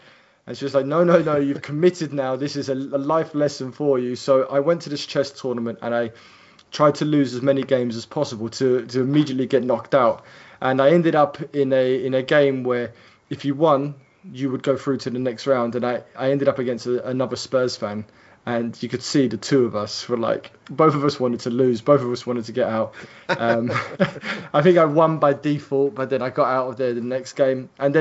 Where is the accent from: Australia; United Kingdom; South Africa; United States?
United Kingdom; England; born there; I love England. I was born in England, and I, even though I see myself as Italian in a lot of things, I do see myself as English, and I understand the privilege I have of living here.